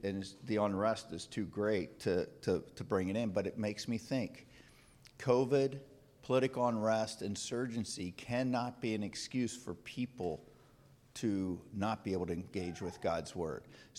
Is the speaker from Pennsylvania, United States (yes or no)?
yes; Lititz, Pennsylvania, United States; And so I grew up here in Lititz. My parents had a farm in Mountjoy. I grew up driving tractor before I should have.